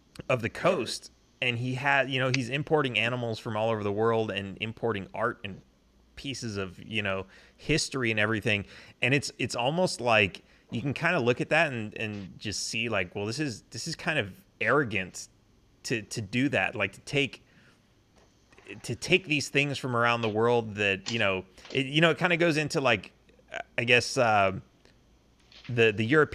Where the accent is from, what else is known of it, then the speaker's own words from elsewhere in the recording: California, United States; So I grew up in California, and there's the Hearst Castle up on the yeah. coast